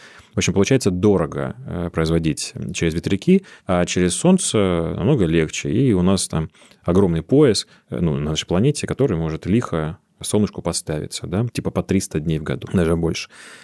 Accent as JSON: {"language": "Russian", "region": "Central Black Earth Region", "country": "Russia", "said": "Я сам из Черноземья"}